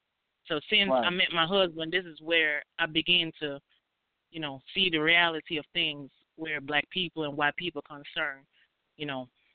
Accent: Jamaica; Well, as I said, I'm originally from Jamaica.

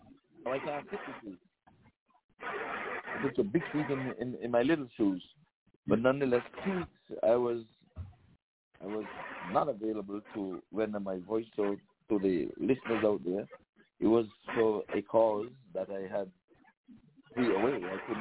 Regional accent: Nevis, St. Kitts & Nevis; I grew up in Nevis as a little boy

